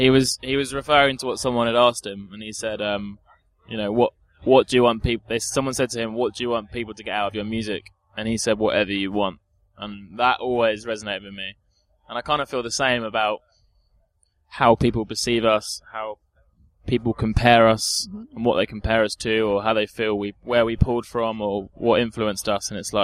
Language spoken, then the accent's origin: English; England, United Kingdom; We wanted to give off a clear message about, you know, that we're from England as well.